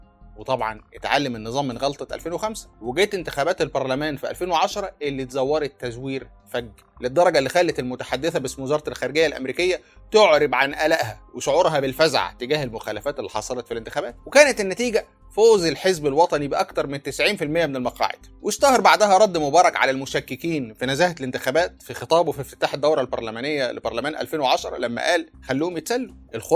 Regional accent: Egypt; طب ليه احنا كمصريين عندنا صورة سلبية عن الانفتاح؟

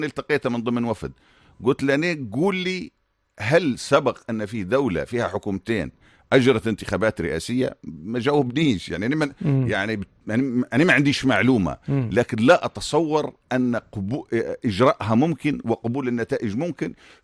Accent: Libya; هو أنا في تقديري كليبي، أنا ليبي ونمشي نشوف الناس

